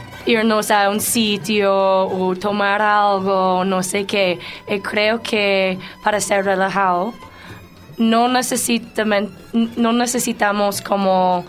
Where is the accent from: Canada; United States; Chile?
Canada; Spanish is a second language; now in Bogotá, Colombia; con mi experiencia como nadadora canadiense, yo era una como casi profesional por muchos años. Entonces, cuando yo había llegado aquí en Bogotá